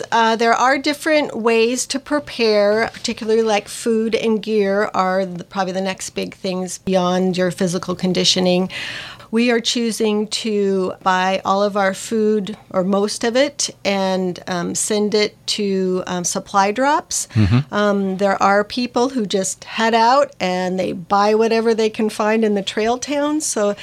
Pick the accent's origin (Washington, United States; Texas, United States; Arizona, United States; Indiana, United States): Washington, United States; Longview; So I grew up here in Washington in Longview